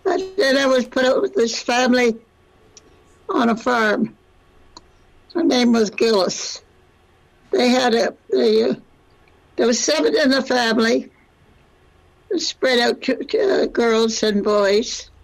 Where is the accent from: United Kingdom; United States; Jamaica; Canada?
Canada; Sydney, Nova Scotia; born there; I was born in Sydney, Nova Scotia.